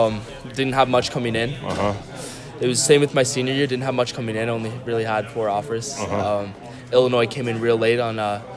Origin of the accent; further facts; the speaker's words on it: London, Ontario, Canada; So I grew up in London, Ontario.